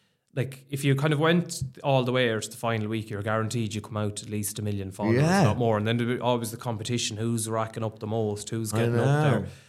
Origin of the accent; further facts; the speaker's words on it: Ireland; It is, yeah. But that's why people love us, because we're self-deprecating.